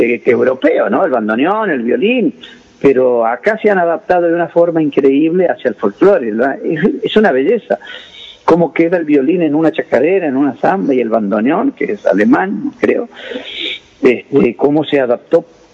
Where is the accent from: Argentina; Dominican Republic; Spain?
Argentina; Anta, Salta; ahora nos vamos a mi pago, donde yo nací, allá en Anta